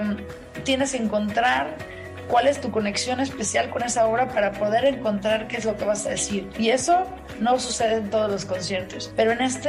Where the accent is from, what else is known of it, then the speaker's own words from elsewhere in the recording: Mexico; como persona, como amiga, como ser humano, como mexicana y como mujer también